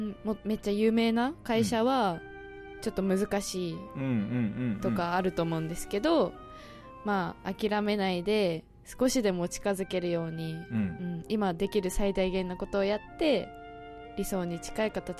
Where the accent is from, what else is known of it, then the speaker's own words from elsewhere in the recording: Omura, Nagasaki, Japan; 大村です。